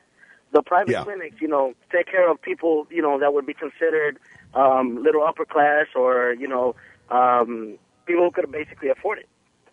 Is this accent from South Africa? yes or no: no; Dominican Republic; I just want to say I'm from the Dominican Republic, which is a very democratic country